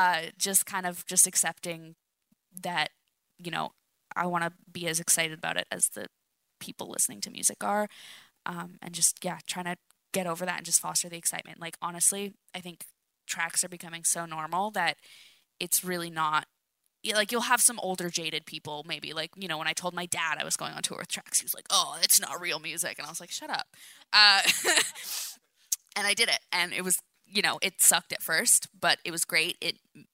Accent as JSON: {"language": "English", "country": "Canada", "said": "I'm from Canada, dude."}